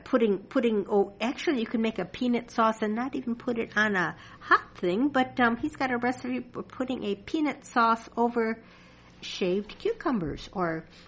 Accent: Wisconsin, United States; Now, see, that's something I had to learn about because I grew up in Wisconsin.

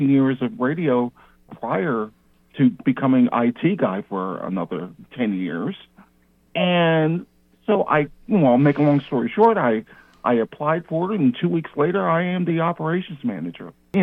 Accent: New Jersey, United States; Where I grew up in New Jersey, which is, I was born in Cumberland County. Cumberland County is rather rural in a lot of places. It's known for growing eggplants.

